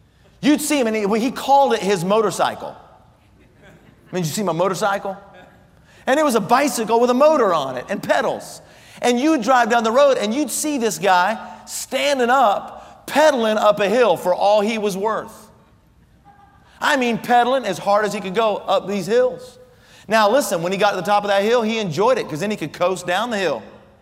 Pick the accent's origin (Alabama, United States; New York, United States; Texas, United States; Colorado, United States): Colorado, United States; Years ago, when I was growing up in Colorado, we had a young man that came to our church